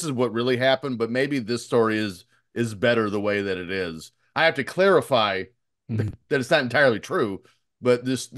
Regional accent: Indiana, United States; even though I'm from Northern Indiana, I'm an hour outside of Chicago

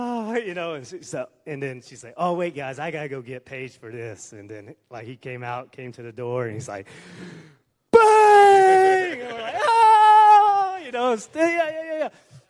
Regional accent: Austell, Georgia, United States; So I grew up in Georgia, a town called Austell. Like the town next to it was called Mableton

